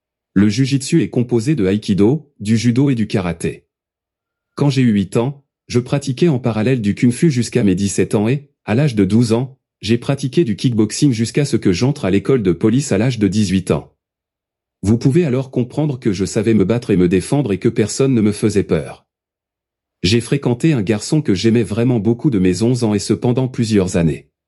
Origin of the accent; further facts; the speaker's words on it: Gap, Provence-Alpes-Côte d'Azur, France; born there; je suis née à Gap dans les Hautes-Alpes en France. J'ai eu une enfance difficile.